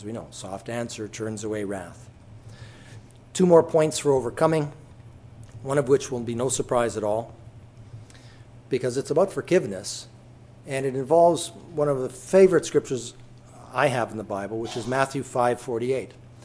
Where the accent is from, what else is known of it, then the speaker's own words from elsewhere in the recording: Canada; I had met a Jewish person who was from Montreal, from my home country as well